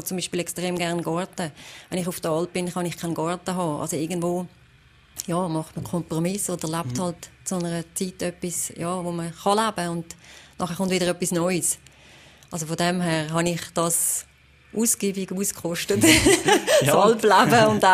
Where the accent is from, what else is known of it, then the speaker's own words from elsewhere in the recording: Valais, Switzerland; eigentlich ist Wallis mein Heimatkanton.